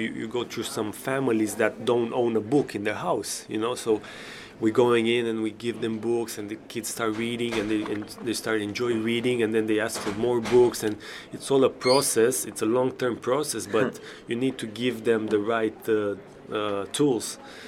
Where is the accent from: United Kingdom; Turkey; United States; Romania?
Romania; I'm from Romania and I see it happening there